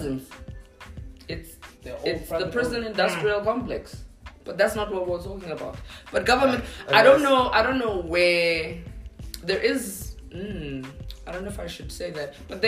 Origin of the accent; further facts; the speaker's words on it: South Africa; I am a South African.